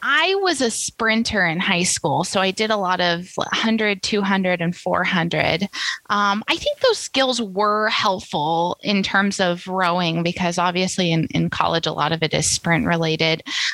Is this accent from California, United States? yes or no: yes; Oroville, California, United States; So I grew up in Oroville, California, which very few people listening to this are going to know where that is, but it's about an hour north of Sacramento.